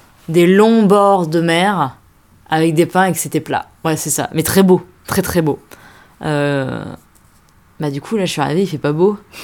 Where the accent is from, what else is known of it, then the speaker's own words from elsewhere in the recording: Auvergne-Rhône-Alpes, France; moi, je viens d'Auvergne, donc la mer, on l'a pas.